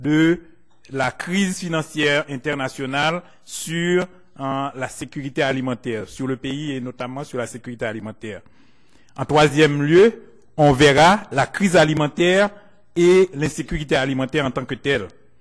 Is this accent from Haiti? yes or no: yes; Haiti; En fait, je viens d'Haïti